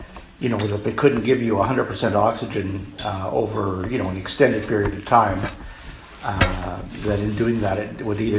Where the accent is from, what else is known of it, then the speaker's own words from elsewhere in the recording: Regina, Saskatchewan, Canada; born there; I was born in Regina in 1953